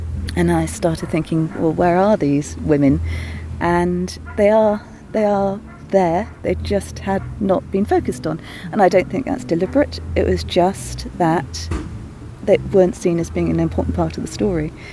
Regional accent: Hereford, West Midlands, United Kingdom; I saw something in my hometown. I needed to move back to my hometown, and this cider museum position came up

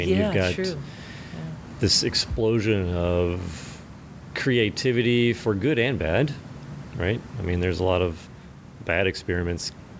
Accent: Asheville, North Carolina, United States; I probably shouldn't say this out loud because I'm from Asheville

